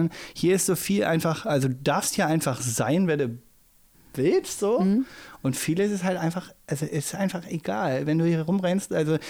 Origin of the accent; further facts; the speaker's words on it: Salzgitter, Lower Saxony, Germany; Ich komme aus Salzgitter. Da leben 110.000, aber es ist gefühlt dann trotzdem immer noch alles ein Dorf.